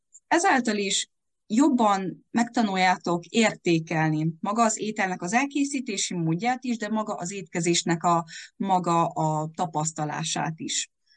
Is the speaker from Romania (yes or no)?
yes; Transylvania, Romania; mivel erdélyi vagyok, sok a román páciensem